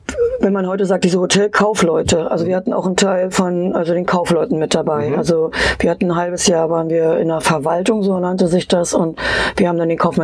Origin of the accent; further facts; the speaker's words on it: Prerow, Mecklenburg-Vorpommern, Germany; Nee, ich bin auf dem Darß aufgewachsen, auf dem wunderschönen Darß in Prerow.